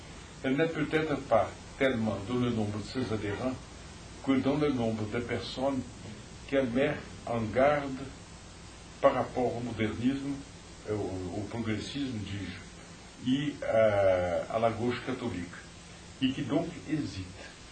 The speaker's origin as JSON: {"language": "French", "region": "São Paulo", "country": "Brazil", "tie": "born there", "second_language": "French", "said": "Je suis né à São Paulo. La famille de ma mère est pauliste. Mais la famille de mon père est de Pernambuco, non du Nord-Est. Et j'ai des attaches au Nord-Est"}